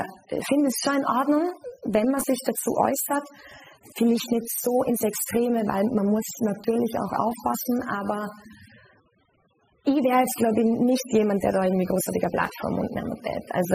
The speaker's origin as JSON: {"language": "German", "region": "Vorarlberg", "country": "Austria", "tie": "born or raised there", "lives_now": "Hamburg, Germany", "said": "mich zieht es immer wieder zurück nach Vorarlberg"}